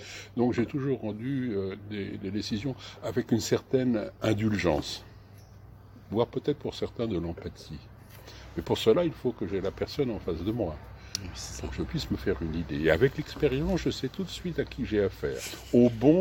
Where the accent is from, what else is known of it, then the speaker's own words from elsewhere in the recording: Sarcelles, Île-de-France, France; also born or lived in Garges-lès-Gonesse; Je suis né en 48, juste après la jeune enfant du baby-boom, après la guerre. Je suis né à Garges-Ligonnès. Ensuite, j'ai passé toute mon enfance et mon adolescence à Sarcelles, à l'époque où il y avait encore des champs, puisque j'ai habité le premier bâtiment, le bâtiment 1.